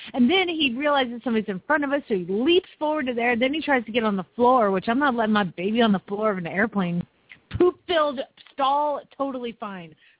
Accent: Georgia, United States; I remember tornadoes all growing up in Georgia.

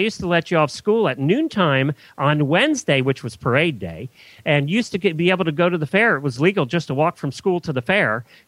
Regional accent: Pennsylvania, United States; When we were, you know, growing up in Lancaster County, you never got in traffic jams.

